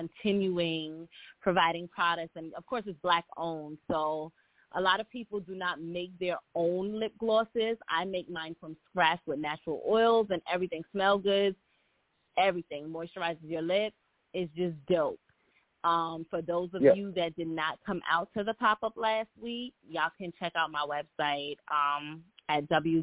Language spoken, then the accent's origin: English; Long Island, New York, United States; I'm from Long Island.